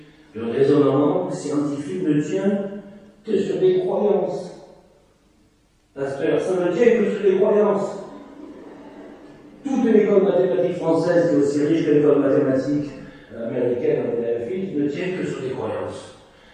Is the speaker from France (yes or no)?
yes; Port-Saint-Louis-du-Rhône, Provence-Alpes-Côte d'Azur, France; moi je suis originaire de Camargue, le cœur de la Camargue, pour Saint-Louis-du-Rhône.